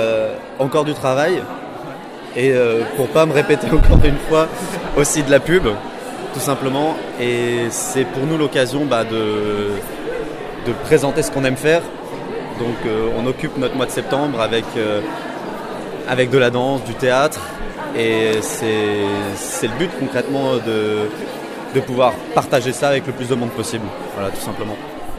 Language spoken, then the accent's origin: French; Luxembourg; also born or lived in Germany; now in Metz, France; je viens pas d'ici, je viens du Luxembourg et d'Allemagne